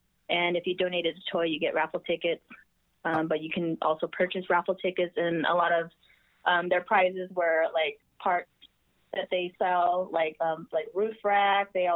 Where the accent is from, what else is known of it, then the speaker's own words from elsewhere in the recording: Laguna Hills, California, United States; Oh, that is actually a local favorite. I grew up in Laguna Hills.